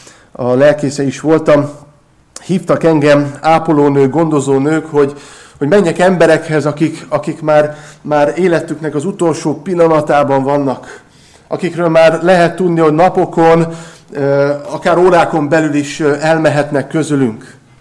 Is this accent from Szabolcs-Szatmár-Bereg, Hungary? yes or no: yes; Nyíregyháza, Szabolcs-Szatmár-Bereg, Hungary; Hát én ugye nyíregyházi vagyok, a feleségem meg pápa mellő származik.